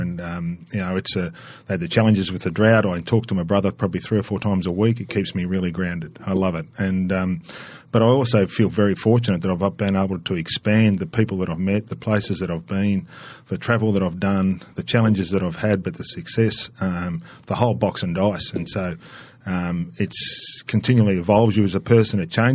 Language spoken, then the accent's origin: English; New South Wales, Australia; I grew up in New South Wales, and so I enjoy that.